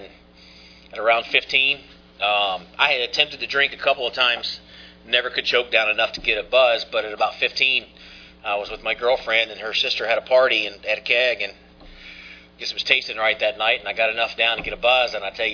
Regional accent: Alabama, United States; now in Newport Richey, United States; I am a fish out of water in Florida. I am from Alabama and surrounded by Yankees.

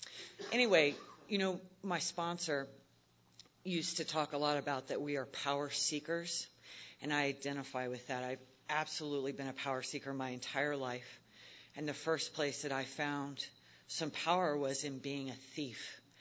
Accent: Richmond, Virginia, United States; I'm from Richmond, Virginia, so I'm going to break it down Southern style for you.

